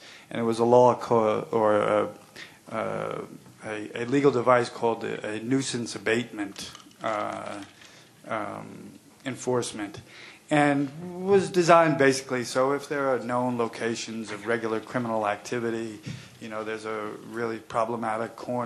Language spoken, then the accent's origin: English; Ireland; I'm Irish, I'm white, and I'm sober.